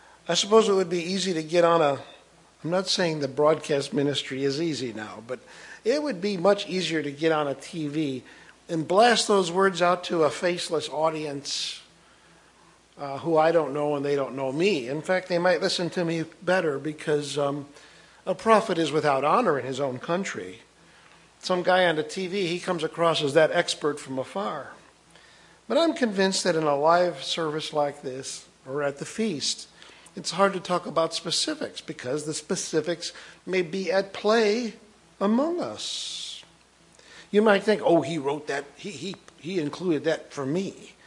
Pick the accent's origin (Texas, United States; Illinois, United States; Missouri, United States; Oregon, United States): Missouri, United States; Fulton; I'm from Fulton, Missouri.